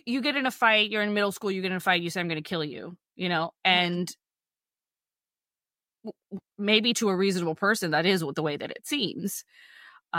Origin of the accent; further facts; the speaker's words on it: United States; I'm glad I'm here. I'm glad I'm an American, I have to say.